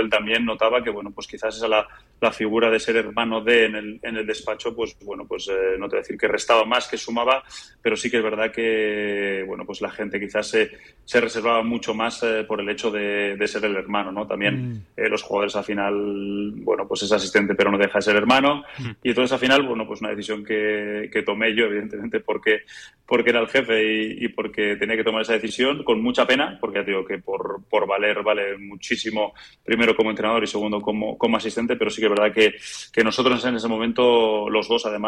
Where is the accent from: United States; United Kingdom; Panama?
United Kingdom; England; Spanish is a second language; viniendo de donde vengo, que es de Inglaterra